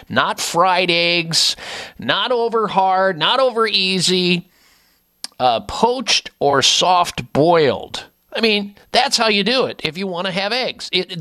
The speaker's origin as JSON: {"language": "English", "region": "Midwest", "country": "United States", "tie": "born or raised there", "said": "growing up in the Midwest, we had eggs any which way, and most of it was bad."}